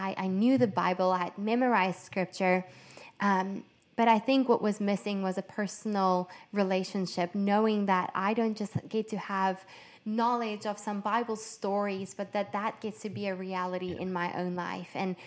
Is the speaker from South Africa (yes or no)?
yes; Sedgefield, Western Cape, South Africa; I grew up in a very small town called Sedgefield in South Africa. Now, it's literally based in the Garden Route. And if you imagine a Garden Route, it literally looks like a beautiful landscape, luscious area.